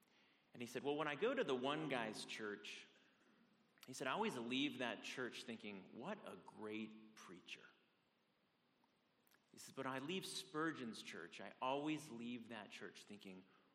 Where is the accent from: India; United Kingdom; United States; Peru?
United States; Sarasota, Florida; moved away as an adult; I was originally from Florida, Sarasota, and I moved up here for college, Marso College, where I met my beautiful bride.